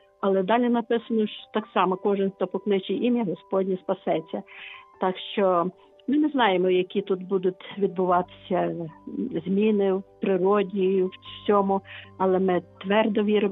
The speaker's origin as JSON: {"language": "Ukrainian", "town": "Lviv", "region": "Lviv Oblast", "country": "Ukraine", "said": "Я зі Львова."}